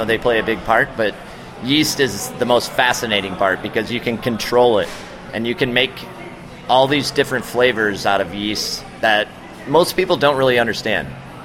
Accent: Midwest, United States; And I'm from the Midwest, so I showed up in Denver, and I was like, what? I'm not used to this stuff.

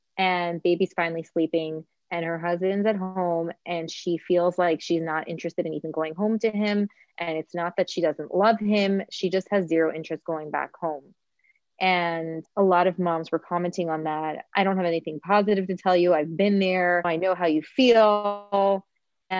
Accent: Miami, Florida, United States; also born or lived in New York; I was born and raised in Miami, lived in New York for the last 7 years.

